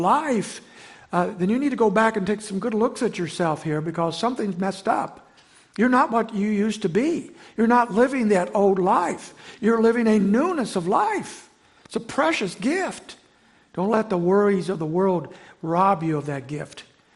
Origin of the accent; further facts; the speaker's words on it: Indiana, United States; I remember years ago, where I was growing up in Indiana, there was some old buildings that we went to school